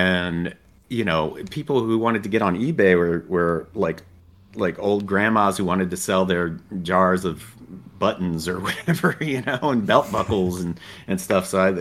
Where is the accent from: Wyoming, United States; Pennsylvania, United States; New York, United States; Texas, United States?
Texas, United States; San Antonio; A friend of a friend, I'm from San Antonio, Texas